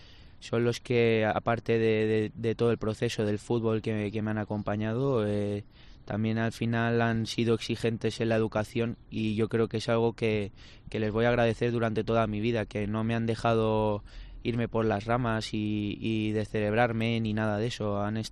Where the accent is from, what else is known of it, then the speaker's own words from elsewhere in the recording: Villar del Arzobispo, Valencian Community, Spain; Yo soy de Villar, del Arzobispo. Y cada verano voy allí a liberarme un poquito del fútbol